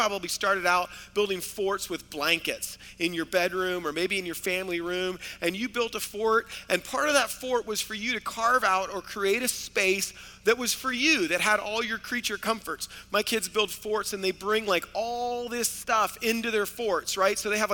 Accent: Florida, United States; I grew up in South Florida, and I remember in our backyard we had this huge mango tree

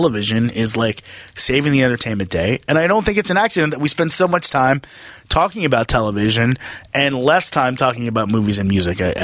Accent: Minnesota, United States; I'm from Minnesota.

